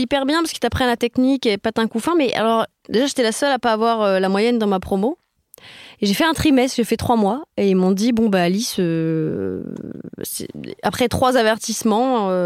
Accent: Paris, Île-de-France, France; Alors, non, moi, je suis née à Paris, quand même. Je suis née à Paris. J'ai fait mes années formatrices d'enfance à Paris. Donc, j'avais cette culture parisienne.

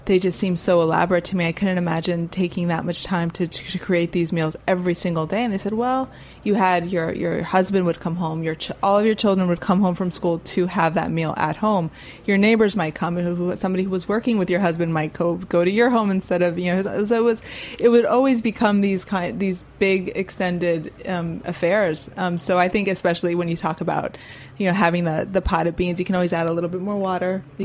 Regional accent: Miami, Florida, United States; I think I've living in New York after growing up in Miami

